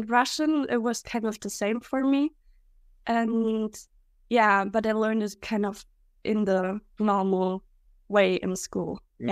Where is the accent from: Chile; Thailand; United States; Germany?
Germany; first language German; English is a second language; So, yeah, I'm from Germany. To introduce myself, I'm from Germany. And yeah, my first language is obviously German.